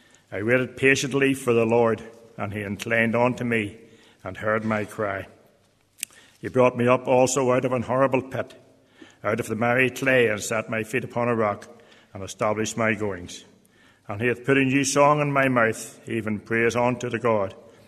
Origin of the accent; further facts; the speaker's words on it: Carryduff, Northern Ireland, United Kingdom; born there; I come from County Down. I was born in a place called Kerryduff, or Drumalig, Kerryduff.